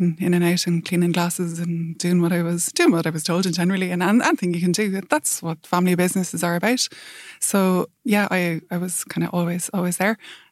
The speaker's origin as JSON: {"language": "English", "town": "Castlerea", "region": "Connacht", "country": "Ireland", "tie": "born or raised there", "said": "I grew up in Castlereagh in Roscommon. So it was, at that time, I think when we moved there was something like 27 pubs in the area, which in a small town."}